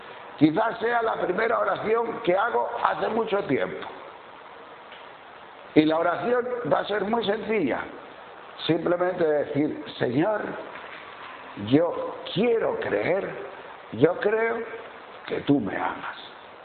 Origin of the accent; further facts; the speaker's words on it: Madrid, Community of Madrid, Spain; perdonad que soy de Madrid